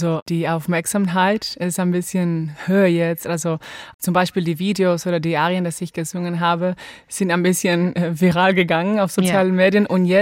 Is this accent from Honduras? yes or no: yes; Honduras; German is a second language; Ja, also meine Kindheit war ganz süß.